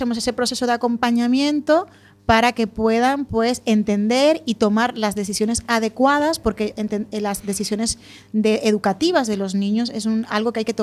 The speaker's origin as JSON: {"language": "Spanish", "country": "Dominican Republic", "said": "te voy a contar yo, que soy de República Dominicana."}